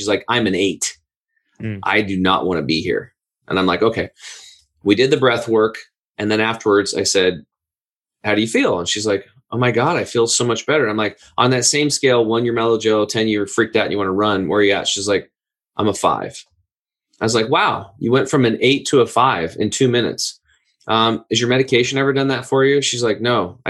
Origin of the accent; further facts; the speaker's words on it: Oregon, United States; Now, I grew up over in Eastern Oregon, hunting, fishing, redneck, making fun of vegetarians, doing all that stuff, tree cutters, you know, and all that.